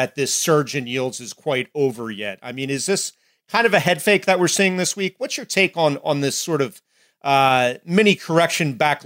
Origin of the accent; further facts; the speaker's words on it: New Jersey, United States; even here in my home state of New Jersey